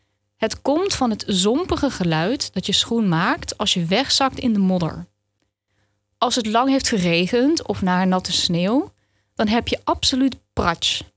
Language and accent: Dutch; Maastricht, Limburg, Netherlands; Ik ben namelijk geboren en opgegroeid in Maastricht, de grootste stad van Limburg, en spreek zelf ook Limburgs. Of beter, Maastrichts met mijn familie.